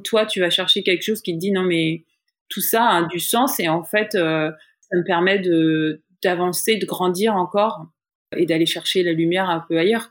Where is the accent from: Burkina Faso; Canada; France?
France; now in New York, United States; New York en tant que française